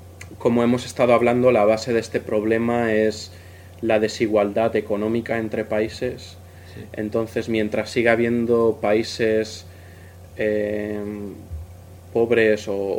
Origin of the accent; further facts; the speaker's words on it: Madrid, Community of Madrid, Spain; Sobre todo en la ciudad de donde yo vengo, en Madrid, ¿no?